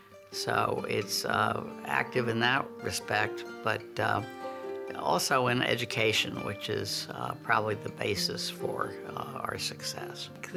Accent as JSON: {"language": "English", "region": "Connecticut", "country": "United States", "tie": "born or raised there", "lives_now": "Maine, United States", "said": "I grew up in Connecticut, which is a perfectly nice place, but I wouldn't trade it for Maine, having lived here now for 50 years."}